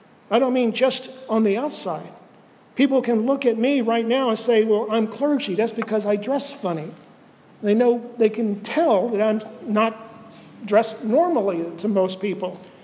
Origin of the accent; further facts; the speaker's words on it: Winter Haven, Florida, United States; When I grew up in Winter Haven, over in Central Florida